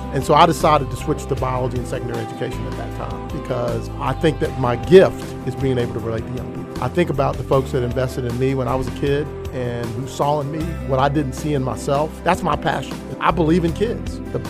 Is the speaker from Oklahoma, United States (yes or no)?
no; Roanoke, Virginia, United States; I grew up in a community very similar to Danville. I'm originally from Roanoke, Virginia. So I grew up in this part of the state.